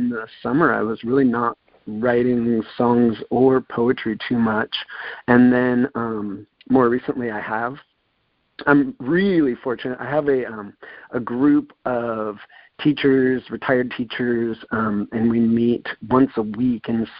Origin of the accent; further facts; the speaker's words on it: San Diego, California, United States; I'm from San Diego, and very slow learner.